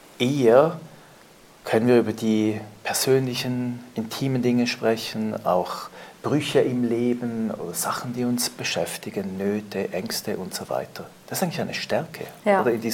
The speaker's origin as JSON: {"language": "German", "country": "Switzerland", "said": "Ich war früher in der CVJM-Jungschar bei uns in der Schweiz"}